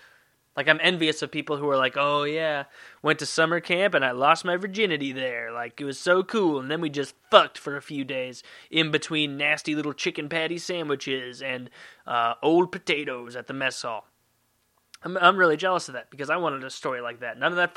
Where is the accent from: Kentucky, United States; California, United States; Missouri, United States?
Missouri, United States; St. Louis; And it was like, I'm from fucking St. Louis, man, I have no idea what your stereotype is